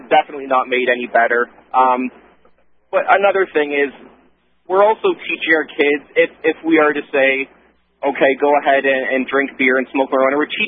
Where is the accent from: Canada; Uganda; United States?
Canada; I'm actually from Canada